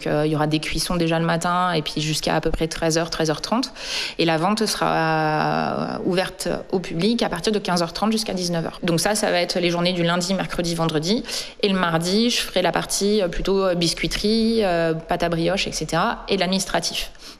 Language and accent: French; Normandy, France; moved away as an adult; moi, je suis normande, donc je suis de Cotentin à la base, mais sauf que je suis partie après le bac. Donc à 18 ans, et puis je suis revenue cette année, donc là j'ai 44 ans